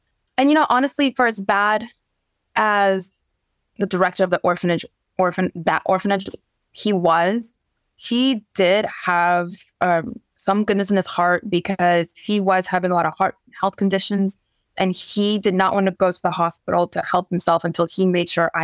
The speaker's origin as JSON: {"language": "English", "country": "Ukraine", "first_language": "Ukrainian", "second_language": "English", "moved": "yes", "lives_now": "United States", "said": "I had coming to America were, so I didn't speak any English. My mom didn't speak Ukrainian."}